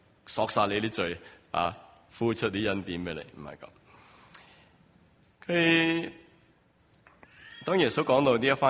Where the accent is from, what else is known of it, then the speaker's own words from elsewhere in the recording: China; 我哋中国人成日都话有仇不报咧，非君子